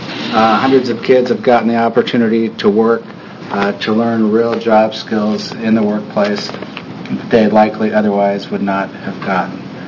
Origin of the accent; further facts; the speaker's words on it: Linn County, United States; When I was a young boy growing up in Lynn County, there was a farmer who taught me how to work, move an irrigation pipe.